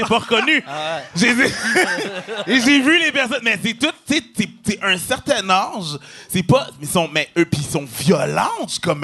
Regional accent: Quebec, Canada; parce qu'on vient du Québec, parce qu'on est Québécois.

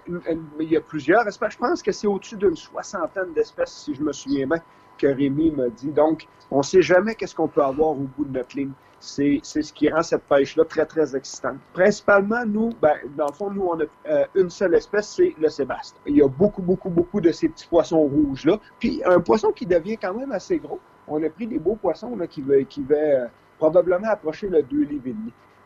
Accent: Quebec, Canada; moi, je viens d'Abitibi-Témiscamingue. Je pense qu'on est, on est une région accueillante.

